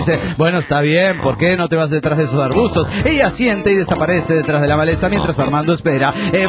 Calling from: Ciudad Juárez, Chihuahua, Mexico; desde Ciudad Juárez, Chihuahua, México.

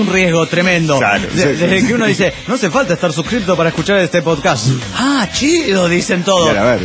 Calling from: Washington, United States; de Washington.

